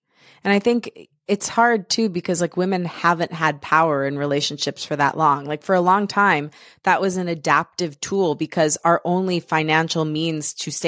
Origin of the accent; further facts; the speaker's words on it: Michigan, United States; born there; I was born in Michigan, but I'm second generation Italian